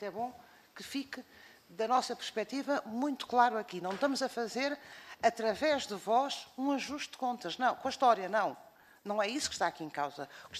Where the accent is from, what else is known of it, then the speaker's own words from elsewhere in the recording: Portugal; que nós, obviamente, como portugueses, temos que honrar e temos que agradecer